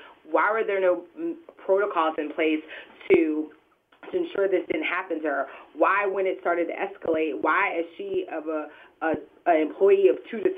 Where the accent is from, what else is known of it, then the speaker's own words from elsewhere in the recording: Clearwater, Florida, United States; we're hometown girls. So mm-hmm. we're both from Pinellas. I'm from Clearwater.